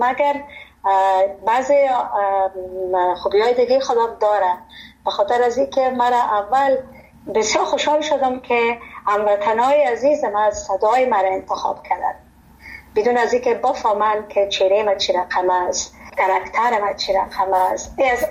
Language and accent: Persian; Afghanistan; moved away; من بسیار از افغانستان سابقا برامدین هیچ چیزی از مملکت به یادم نیست